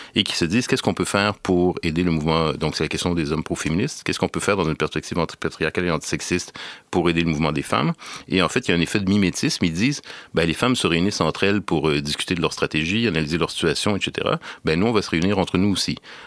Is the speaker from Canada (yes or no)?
yes; Quebec, Canada; j'ai de la citoyenneté française aussi, mais je suis né au Québec et je vis au Québec, même si je passe souvent en France.